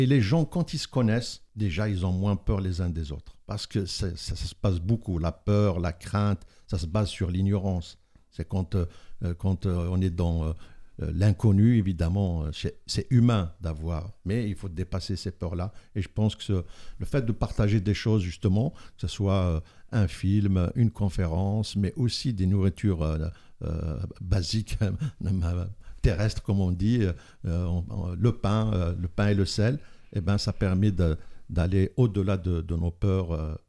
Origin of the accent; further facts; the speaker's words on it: Algeria; moved away as an adult; now in France; moi, quand je suis arrivé comme étudiant d'Algérie.